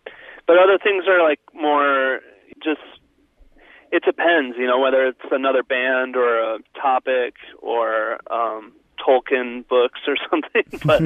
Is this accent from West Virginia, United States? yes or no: no; Minnesota, United States; obviously growing up in Minnesota